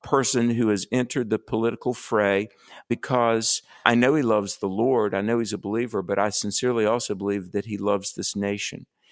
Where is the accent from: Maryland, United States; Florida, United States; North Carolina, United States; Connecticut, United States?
North Carolina, United States; I'm especially enthused because you're from my home state of North Carolina.